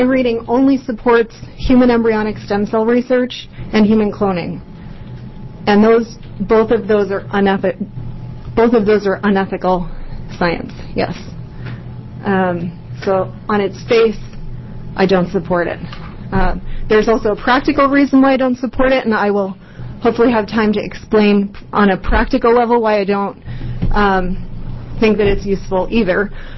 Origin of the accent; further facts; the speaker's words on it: Massachusetts, United States; also born or lived in Washington; I hail from Massachusetts, where I went through the public school system, graduated first in my class